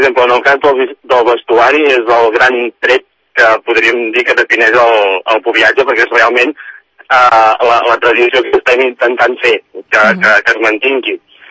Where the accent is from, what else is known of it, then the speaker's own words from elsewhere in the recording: Puig-reig, Catalonia, Spain; és un gran orgull poder representar el meu poble i encara més la Catalunya Central aquest any.